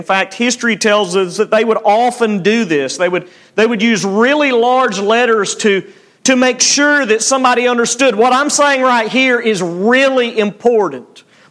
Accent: Alabama, United States; I'm from Alabama. I can't say that word very well.

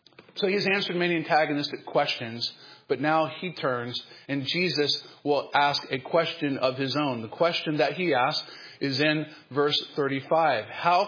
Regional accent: Jacksonville, North Carolina, United States; I grew up in the Promised Land, North Carolina, in Jacksonville, not far from Wilmington

